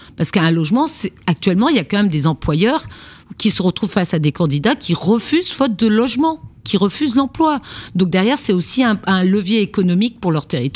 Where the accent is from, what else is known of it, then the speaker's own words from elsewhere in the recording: Brittany, France; moi, je suis bretonne, je ne vois pas forcément la mer houleuse comme une contrainte